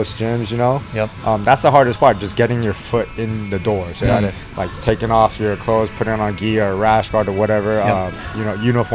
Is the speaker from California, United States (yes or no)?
yes; California, United States; I was from Northern California. Everything was locked down.